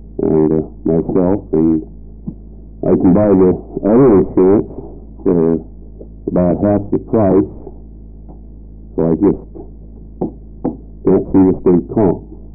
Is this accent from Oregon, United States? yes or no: yes; Klamath Falls, Oregon, United States; Mr. Chairman … from Klamath Falls.